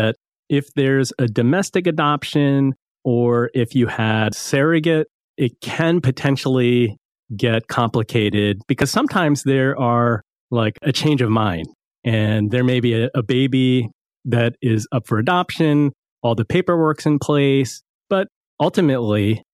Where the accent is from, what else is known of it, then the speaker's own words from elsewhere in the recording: East Coast, United States; I grew up on the East Coast.